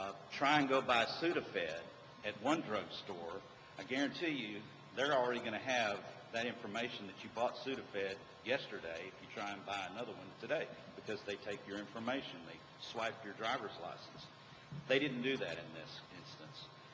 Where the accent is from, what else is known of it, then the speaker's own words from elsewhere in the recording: Dallas, Texas, United States; from Dallas.